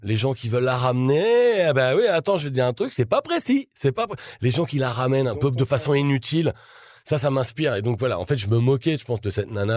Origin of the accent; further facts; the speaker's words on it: Abbeville, Hauts-de-France, France; born there; Je suis né dans la Somme, à Abbeville